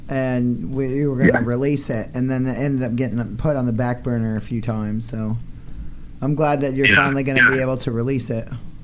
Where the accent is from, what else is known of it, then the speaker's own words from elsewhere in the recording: Maine, United States; Yeah, I come from Maine. I can't be bougie.